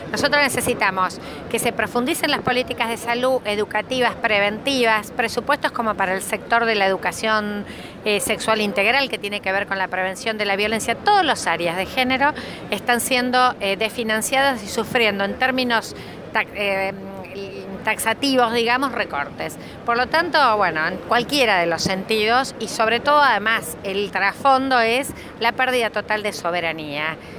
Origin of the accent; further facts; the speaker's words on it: Argentina; Creo que tenemos que aprender como argentinos y argentinas la lección de las urnas.